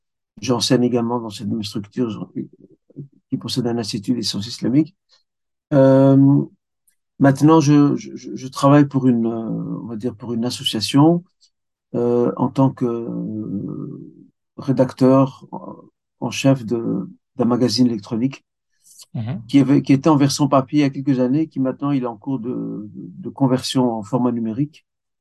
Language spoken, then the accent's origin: French; Brussels, Brussels-Capital Region, Belgium; also born or lived in Medina, Saudi Arabia; moi, je réside à Bruxelles. Je suis né à Bruxelles. J'ai un parcours, classique en Belgique, à savoir celui d'études primaires, secondaire, en tout cas une bonne partie des secondaires.